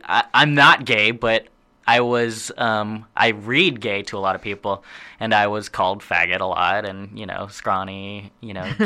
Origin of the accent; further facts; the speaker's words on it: Austin, Texas, United States; also born or lived in Portland, Oregon; like we grew up in Austin, Texas, and mm-hmm. Portland, Oregon